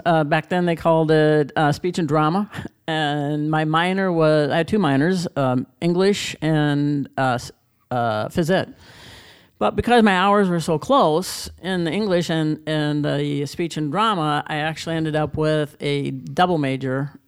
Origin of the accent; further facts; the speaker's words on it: Iowa, United States; I was born and raised in Iowa, but I'm a Cornhusker. I was raised a Cornhusker.